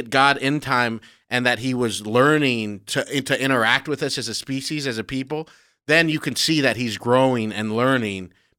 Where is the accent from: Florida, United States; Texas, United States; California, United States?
California, United States; West Covina; I grew up in the Great IKEA.